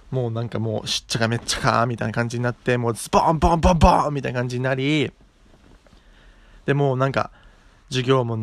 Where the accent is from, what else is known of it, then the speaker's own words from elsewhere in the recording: Saitama, Japan; イギリスとニュージーランドとオーストラリアの一応ミックスで、東京生まれ埼玉育ちっていう感じで、まあ、ずっとこの辺で育って、